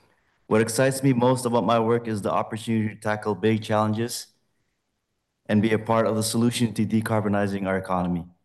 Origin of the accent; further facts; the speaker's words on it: Yap, Micronesia; moved away as an adult; now in Portland, United States; I'm from the Pacific Island of Yap, a place where the move to a sustainable future is vital.